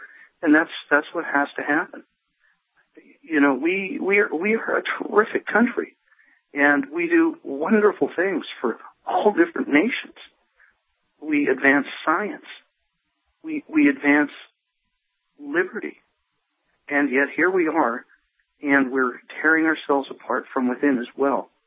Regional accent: Canada; moved away; And it was difficult, me being a Canadian coming down to this country, and my heritage is German.

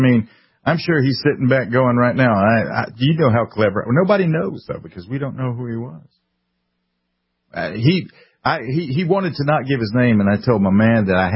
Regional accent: South Carolina, United States; also born or lived in military service; New Jersey reminds me of my home state of South Carolina. South Carolina, a lot of people that don't know anything about South Carolina think that we are deep red. And as a lifelong South Carolinian, except for the time I was in the military

